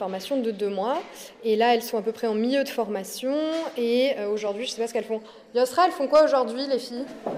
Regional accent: France; je suis française

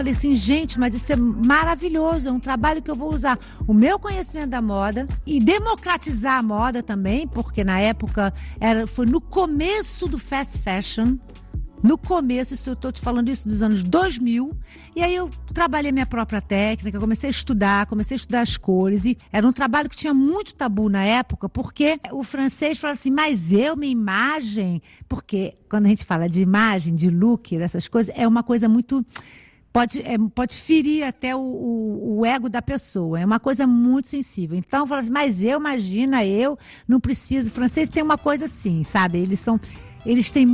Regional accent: Brazil; Claro que eu tenho saudade do Brasil. Nossa, eu sou brasileira, eu vou ao Brasil sempre, no Natal, eu tenho muitos amigos lá.

